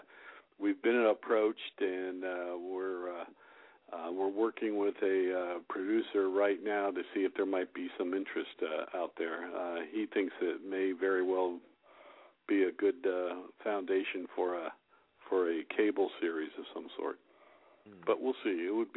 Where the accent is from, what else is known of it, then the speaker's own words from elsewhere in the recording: California, United States; We're both from California, so, you know, it's a fairly liberal area, and so it's pretty accepting.